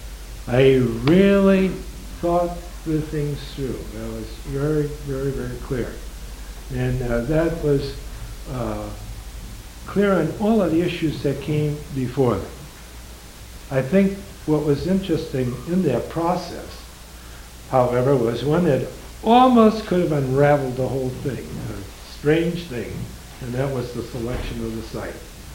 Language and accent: English; Indianapolis, Indiana, United States; I'm from Indianapolis, and I don't know whether you ever heard that Indianapolis was in the running